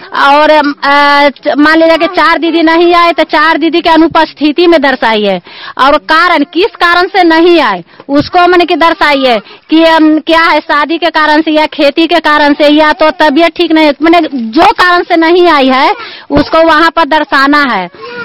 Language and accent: Hindi; Badi Ghosi, Bihar, India; कावा पंचायत ग्राम बड़ी घोसी के रहने वाली हूँ, हिलसा प्रखंड के रहने वाली हूँ।